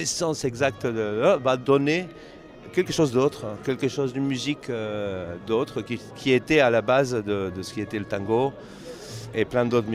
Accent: Argentina; now in Paris, France; je suis argentin de Paris depuis plus de 30 ans

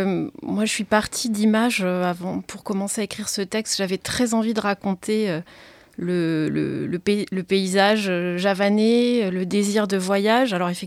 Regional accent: Hauts-de-France, France; Il y a la Scarpe, effectivement, des paysages qui, moi, me sont très familiers, puisque c'est là où j'ai grandi.

